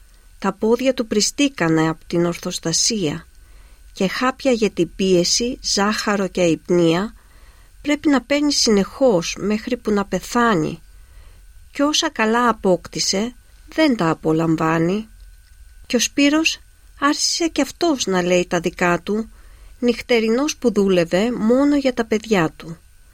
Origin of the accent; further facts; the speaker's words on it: Australia; now in Greece; νιώθω πιο πολύ σαν μετανάστης παρά σαν Αυστραλέζα. Κάποιες φορές, όχι πάντα. Γιατί η γλώσσα είναι η ελληνική. Αυτή είναι, δεν αλλάζει. Και ας είμαι Αυστραλέζα. Με αυτή μεγάλωσα, με αυτή διδάσκω, με αυτή συναναστρέφομαι.